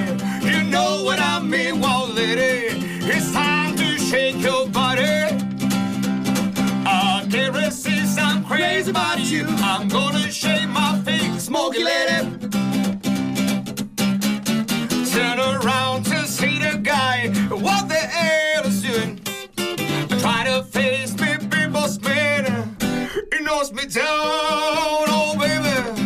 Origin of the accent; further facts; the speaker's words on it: Trapani, Sicily, Italy; now in Florence, Italy; Allora, io vengo da Trapani, sono siciliano, mi sono trasferito qui ormai 12 anni fa, quindi sono fiorentino d'adozione.